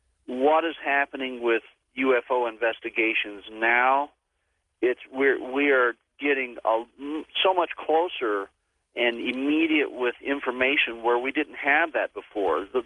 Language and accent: English; Oklahoma, United States; born there; I mean, I was born back in Oklahoma, so my relatives are back in the Bible Belt